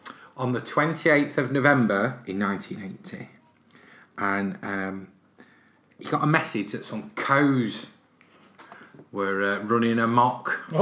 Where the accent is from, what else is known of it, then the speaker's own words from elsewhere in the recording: London, United Kingdom; I'm from London.